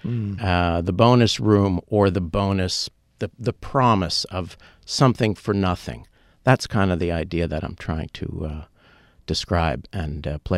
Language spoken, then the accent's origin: English; United States; This is the joy of being America, being an American in this country, where you really do have opportunities